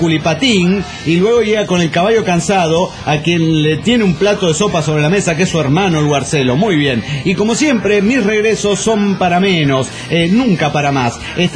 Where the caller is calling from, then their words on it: Córdoba, Argentina; Hola, ¿cómo estás? … de Córdoba, Argentina.